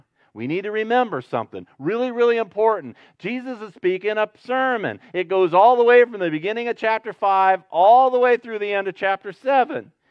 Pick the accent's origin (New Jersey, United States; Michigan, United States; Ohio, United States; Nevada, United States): Ohio, United States; I grew up in Northern Ohio. It's Amish territory.